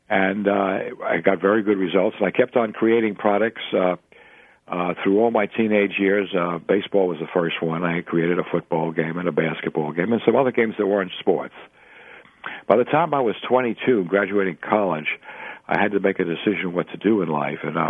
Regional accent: New York, United States; I was raised on Joe DiMaggio, coming from New York, and I loved baseball.

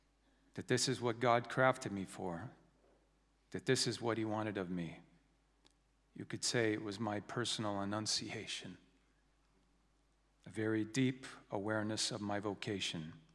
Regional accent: Mount Vernon, Washington, United States; In my mind, I was a guy from Mount Vernon, Washington. I wanted to be a basketball player.

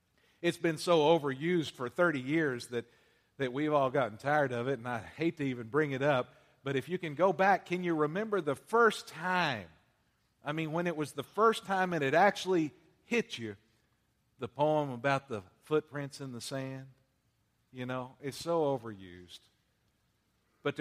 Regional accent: West, Texas, United States; I can do all things not because I'm a Texan. I can do all things not because I'm from West.

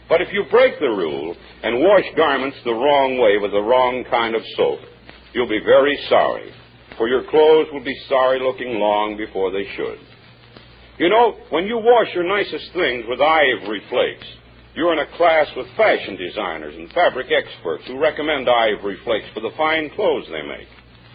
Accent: Waynesboro, Pennsylvania, United States; now in Encino, United States; Yes, that's my hometown. It's, of course, I've been out of there for 20 years, and I'm the mayor of Encino, California. Now, a native son, you might say. But I was born and raised down there.

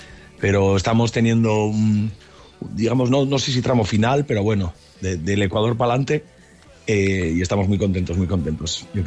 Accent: Asturias, Spain; yo soy asturiano también, como Jorge

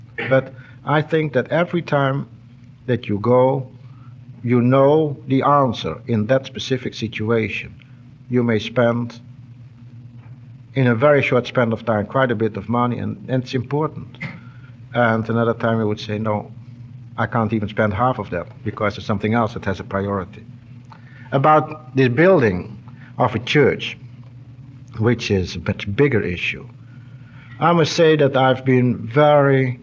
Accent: Netherlands; English is a second language; Of course, I'm coming from Holland. Now, Holland is the 10th most wealthy country in the world.

